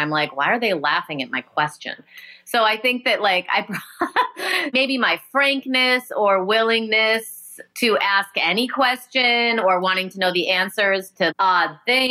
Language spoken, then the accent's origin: English; Rockford, Illinois, United States; And I grew up in Rockford, Illinois. So we would always like sneak to Chicago and go see bands.